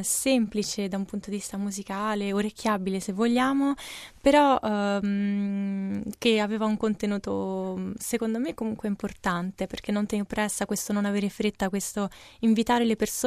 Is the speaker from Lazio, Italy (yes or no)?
yes; Rome, Lazio, Italy; Io sono italo-brasiliana, sono cresciuta a Roma, ma la famiglia di mamma è di Rio, e papà è di San Paolo